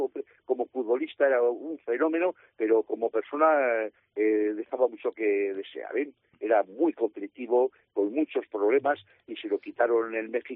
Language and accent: Spanish; Bubierca, Aragon, Spain; donde más ha sido en Zaragoza y en mi pueblo.